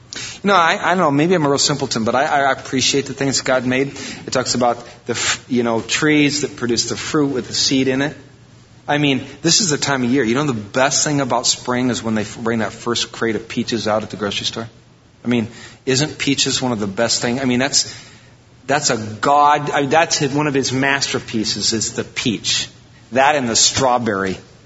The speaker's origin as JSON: {"language": "English", "region": "Iowa", "country": "United States", "tie": "born or raised there", "said": "And I grew up in Iowa, so, you know, it's kind of corn."}